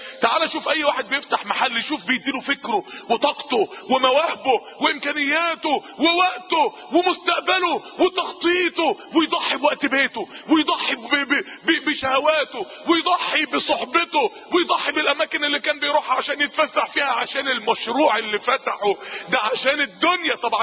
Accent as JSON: {"language": "Arabic", "country": "Egypt", "said": "عندنا في مصر"}